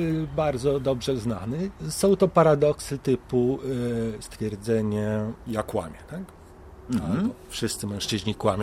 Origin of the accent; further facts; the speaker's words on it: Warsaw, Masovian Voivodeship, Poland; Nie lubię Warszawy, nie czuję się tam dobrze, chociaż tam wyrosłem, tam się wychowałem.